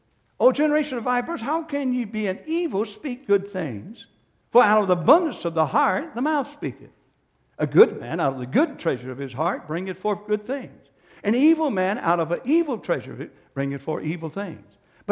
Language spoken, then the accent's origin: English; United States; accent: Johnson County; I might be mocked because of my Johnson County accent.